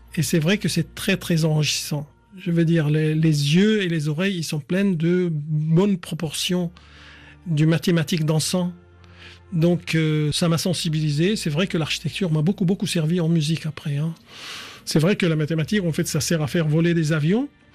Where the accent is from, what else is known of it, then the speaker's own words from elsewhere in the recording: Aleppo, Aleppo Governorate, Syria; now in Paris, France; J'ai eu de la chance de vivre dans deux villes très belles qui sont Alep et Paris.